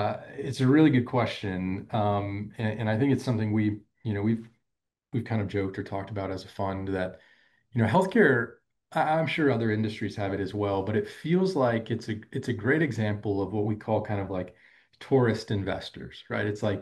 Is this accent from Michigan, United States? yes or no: no; Fort Myers, Florida, United States; I grew up in Florida in Fort Myers, Naples area, so far down south.